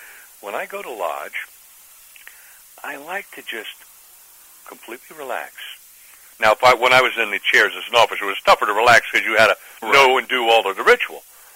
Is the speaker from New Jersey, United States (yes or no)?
yes; Freehold, New Jersey, United States; And on Memorial Day in my hometown, Freehold, Olive Branch, my father's mother lodge, we'll march in full Masonic regalia just to show that they're a full part of the community of Freehold, New Jersey.